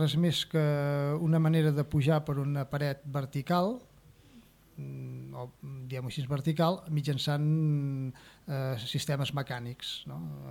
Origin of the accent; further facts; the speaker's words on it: Centelles, Catalonia, Spain; Jo soc fill de Centelles.